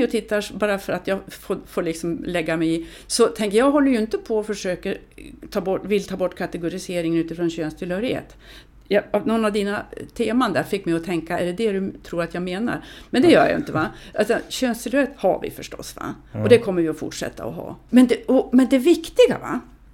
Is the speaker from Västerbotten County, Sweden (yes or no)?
yes; Lycksele, Västerbotten County, Sweden; born there; Jag är född i Lycksele.